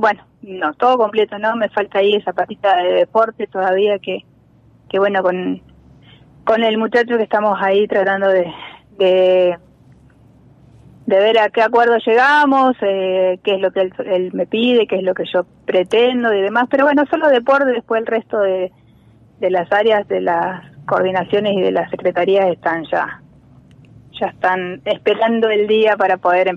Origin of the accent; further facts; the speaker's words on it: Ingeniero Huergo, Río Negro, Argentina; somos nacidas y criadas en Huergo, tenemos algo en común